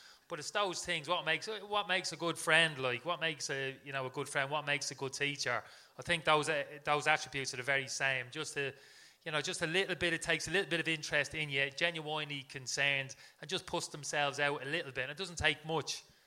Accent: Dublin, Leinster, Ireland; Didn't drink when I was growing up in Dublin.

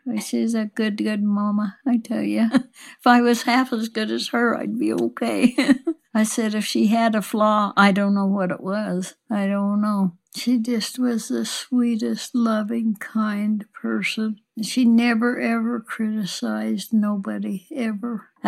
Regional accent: Burley, Idaho, United States; He was from Albion, Idaho. I was from Burley, and then we'd gone to a ball game at our school

